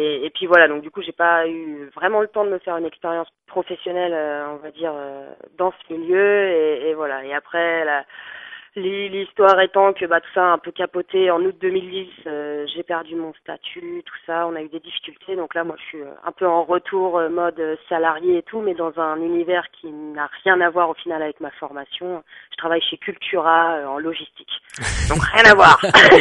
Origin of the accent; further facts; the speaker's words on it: Normandy, France; Alors, je suis originaire de Normandie, près du Havre. Et voilà, et ça fait quelques années maintenant, j'ai migré en région parisienne, en 93.